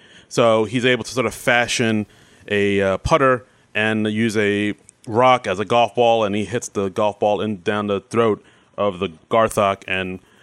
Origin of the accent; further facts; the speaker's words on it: France; I come from France.